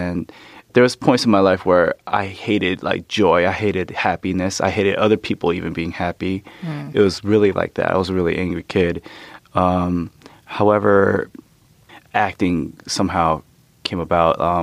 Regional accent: Oakland, California, United States; also born or lived in Los Angeles; because I was born in Oakland, I grew up with, like, predominantly African-Americans. And I also grew up in L.A.

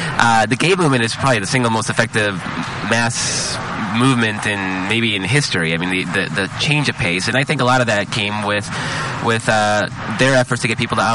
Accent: El Salvador; now in United States; I'm an immigrant. I came to this country from El Salvador during the Salvadoran Civil War, so this is an issue dear to me

